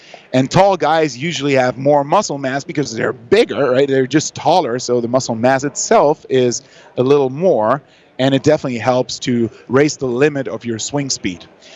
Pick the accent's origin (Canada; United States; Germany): Germany; English is a second language; I'm from Germany, so no, I'm not.